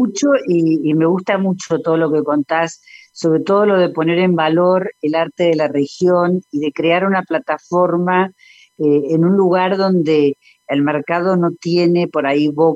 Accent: Córdoba, Argentina; yo, que soy cordobesa y milito en las filas del federalismo

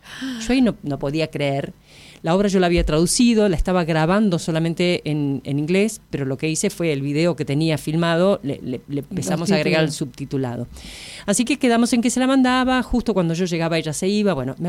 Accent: Argentina; vengo de Argentina, tengo una carta para la señora

